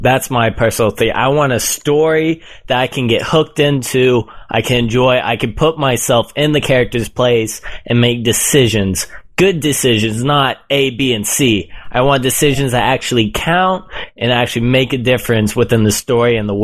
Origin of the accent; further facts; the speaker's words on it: United States; As an American, I want the bloodiest, glorious popping caps and knees and most badass thing you ever seen in my video games.